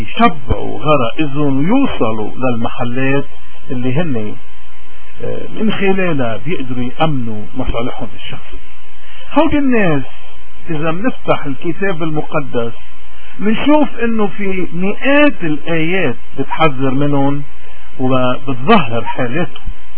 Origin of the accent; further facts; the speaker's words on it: Lebanon; اللي نحن اليوم كلبنانيين ونحن عم نمر بأزمة قيادة دينية زمنية